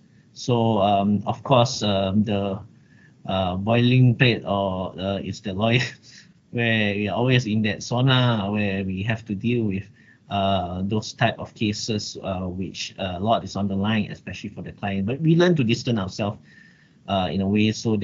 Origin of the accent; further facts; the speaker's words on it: Penang, Malaysia; growing up in Penang, St. Xavier's, that gave me the privilege of being English speaking